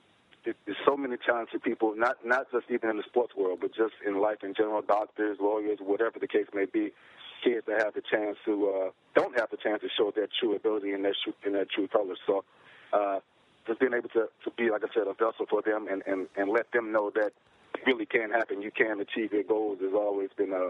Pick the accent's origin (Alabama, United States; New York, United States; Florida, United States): Alabama, United States; Bessemer; I'm from Bessemer, Alabama, and you know, I see a lot of situations there.